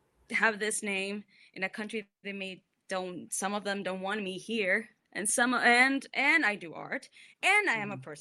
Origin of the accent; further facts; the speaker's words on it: Tijuana, Baja California, Mexico; English is a second language; now in United States; No, Tijuana, actually. So Baja California.